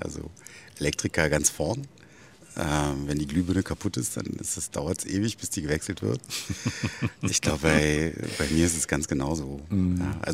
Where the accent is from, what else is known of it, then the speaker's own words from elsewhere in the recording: Cottbus, Brandenburg, Germany; Bei uns war das zu Ostzeiten, also ich komme aus Cottbus, gang und gäbe, dass die ganze Klasse Tanzstunde gemacht hat.